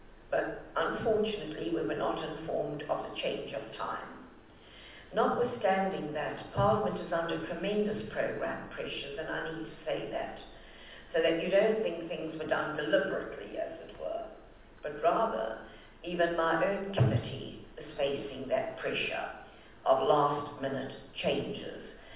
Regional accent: South Africa; I'm a South African.

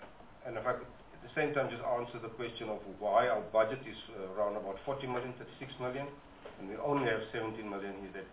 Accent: Eastern Cape, South Africa; I am from the Eastern Cape

